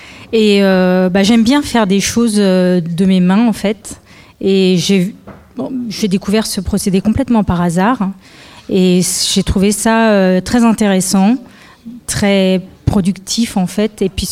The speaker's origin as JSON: {"language": "French", "town": "Paris", "region": "Île-de-France", "country": "France", "said": "De loin, je viens de Paris."}